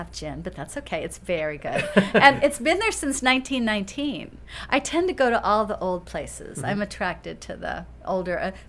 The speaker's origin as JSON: {"language": "English", "town": "New York City", "region": "New York", "country": "United States", "tie": "born or raised there", "said": "well, first of all, I was born in New York, and we were living in New York City."}